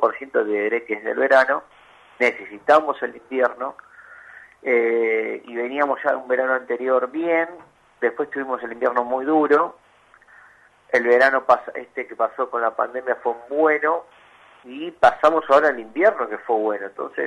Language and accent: Spanish; Argentina; Y ya en tanto tampoco como argentinos ya nos preparamos y ya no nos asusta tanto el tema de un cierre